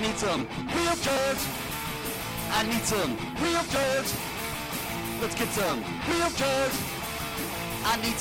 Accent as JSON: {"language": "English", "town": "Casper", "region": "Wyoming", "country": "United States", "tie": "born or raised there", "said": "Yeah, I grew up here in Casper, so a lot of what I can offer is my personal witness to what happened here in Casper."}